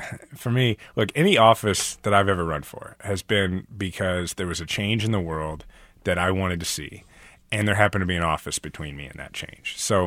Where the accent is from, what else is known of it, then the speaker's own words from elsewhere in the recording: Kansas City, United States; whether it's here in my hometown of Kansas City or anywhere else in the country